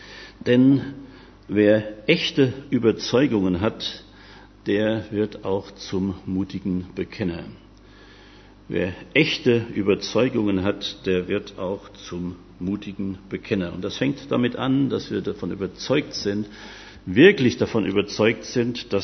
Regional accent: Dillenburg, Hesse, Germany; Wir kommen ja aus Dillenburg und nebenan liegen die Kleinstädtchen Haige und Herborn.

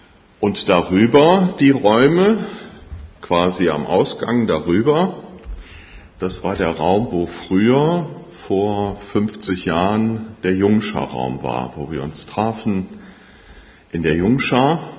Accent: Refrath, North Rhine-Westphalia, Germany; Ja, ich hier in Refrath geboren, als Kind in dem Haus groß geworden, um die Gemeinde herum. Der Papa war Hausvater hier im Haus.

